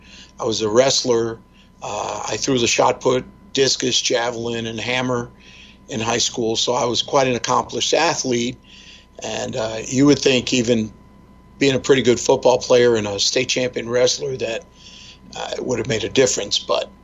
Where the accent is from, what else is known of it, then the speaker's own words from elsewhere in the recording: New York City, New York, United States; Well, growing up in New York City, my mother kind of felt like the answer was not public school.